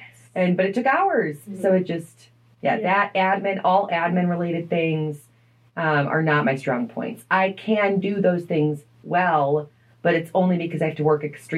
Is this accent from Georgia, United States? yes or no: no; Chicago, Illinois, United States; I grew up in Chicago.